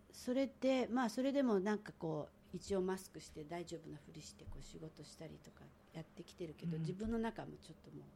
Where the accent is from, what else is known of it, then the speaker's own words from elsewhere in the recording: Tokyo, Japan; born there; 私なんか東京で生まれてなんだかんだあってもこう守られてきた、うん、日本人にこの時代生まれてるっていうのはある程度祝福ですよ ね、